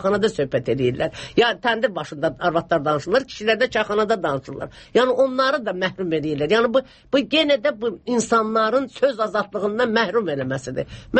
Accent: Nakhchivan, Azerbaijan; mən özüm Naxçıvanlıyam, Babək rayonundayım.

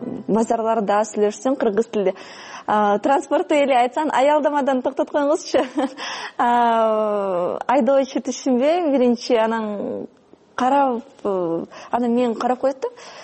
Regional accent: Kazakhstan; now in Bishkek, Kyrgyzstan

